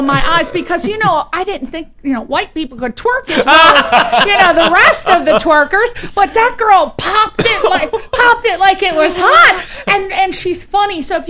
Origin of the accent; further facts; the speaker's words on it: East Coast, United States; Yeah, when I came out here, I mean, I'm from the East Coast.